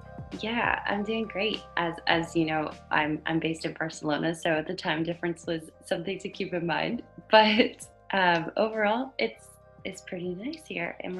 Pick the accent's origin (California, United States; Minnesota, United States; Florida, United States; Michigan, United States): Florida, United States; Miami; So growing up in Miami, I never really received much comprehensive sex education from school.